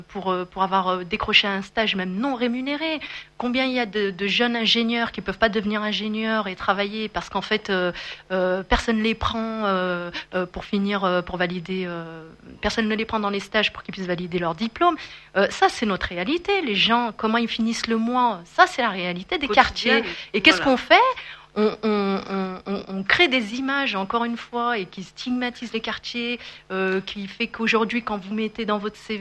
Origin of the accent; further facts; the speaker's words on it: France; Moi, je suis française, je veux critiquer la France, j'ai le droit de le faire. Je suis française avec toutes les nationalités que j'ai